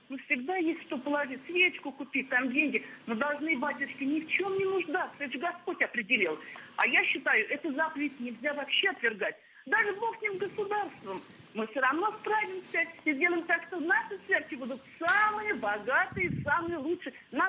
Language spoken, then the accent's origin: Russian; Moscow Oblast, Russia; я из Подмосковья.